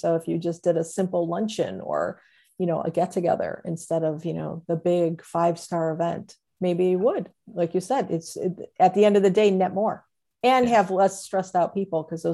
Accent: Cleveland, Ohio, United States; So I'm from Cleveland. So big sports.

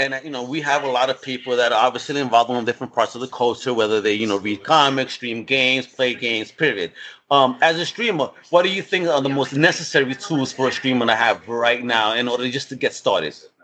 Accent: New York, United States; accent: New York; Listen, I love New York. I'm a New Yorker to the core. You can even hear that shit in my voice because I hear people tell me you got a New York accent.

